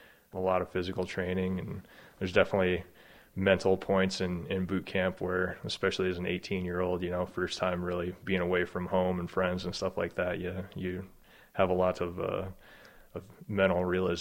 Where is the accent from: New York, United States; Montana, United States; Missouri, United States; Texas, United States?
Montana, United States; Helmville; In summary, I grew up more or less in the Helmville, Montana area. My parents worked for ranches my entire life.